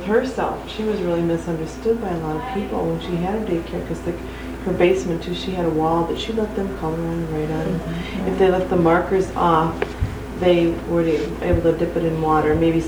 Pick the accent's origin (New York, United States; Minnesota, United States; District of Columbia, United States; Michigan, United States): Minnesota, United States; St. Paul; No, I'm from St. Paul, Minnesota.